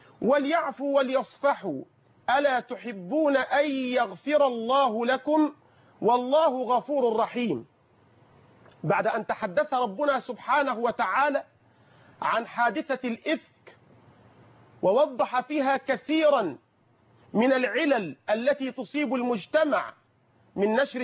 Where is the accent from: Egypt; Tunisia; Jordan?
Egypt; اللهم احفظ بلدنا مصر